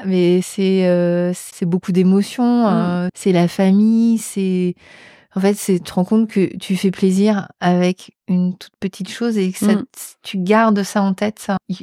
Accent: Le Mans, Pays de la Loire, France; Du Mans. Je suis du Mans.

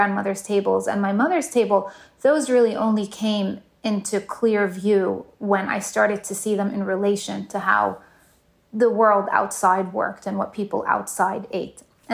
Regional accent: Jerusalem, Jerusalem District, Israel; I was born and raised in Jerusalem, which, as you know, is a city that has all faiths in it, Muslims, right. Jews, and Christians. It has Arabs and it has Israelis. It also has a lot of foreigners and diplomats. And I went to an American school there.

